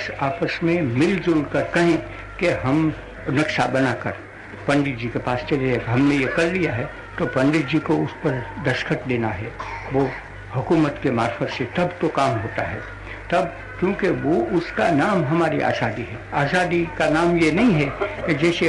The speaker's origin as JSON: {"language": "Hindi", "region": "Gujarat", "country": "India", "said": "मैं क्या बाहर जाऊँ तो ऐसा कहूँगा कि मैं गुजराती हूँ, मुझको कहना ही पड़ेगा।"}